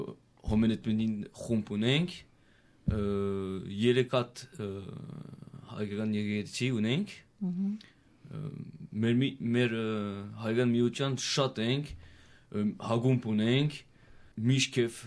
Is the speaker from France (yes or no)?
yes; Valence, Auvergne-Rhône-Alpes, France; Armenian is a second language; Այո, Վալանս քաղաքի ծնված եմ, մեծացել եմ Ֆրանսիա, անշուշտ, մեր ծնողներս հոն ծնված են։